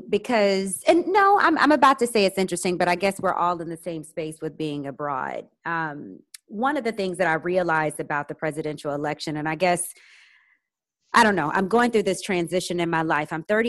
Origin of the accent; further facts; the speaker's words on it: United States; When I say I'm American in some places, it's not a good thing.